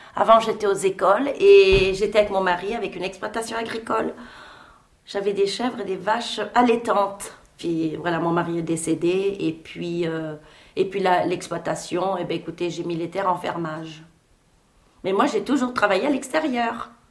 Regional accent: Masmayou, France; Moi, je suis d'ici. Moi, je suis née à Masmayou, à 3 km du bourg. De toute façon, il faut bien dire aussi qu'on est dans un petit village rural.

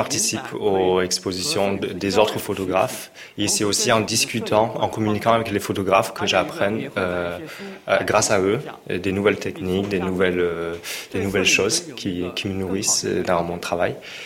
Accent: Wuxi, Jiangsu, China; French is a second language; C'est un des photographes qui se trouve aussi dans ma ville natale, Wuxi

